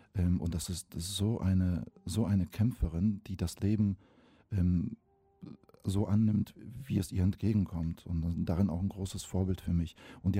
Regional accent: West Pomeranian Voivodeship, Poland; German is a second language; wenn ich in der Heimat in Polen bin, ich komme aus der Nähe von Stettin

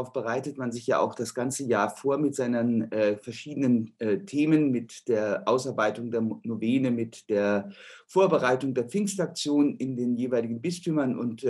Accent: Rhineland-Palatinate, Germany; born there; weil ich gebürtig aus der Pfalz bin

